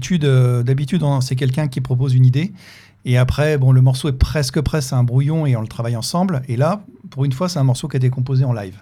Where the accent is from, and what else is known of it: Reims, Grand Est, France; born or raised there; also born or lived in Épernay